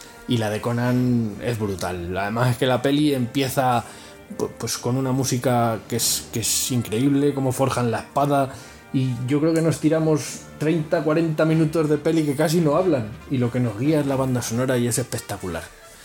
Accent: Leganés, Community of Madrid, Spain; de Leganés

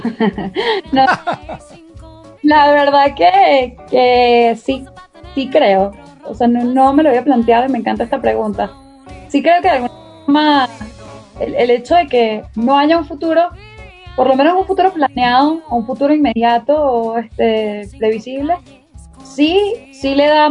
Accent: Venezuela; moved away; no solo los que nos fuimos de Venezuela, sino los que están en una Venezuela totalmente transformada

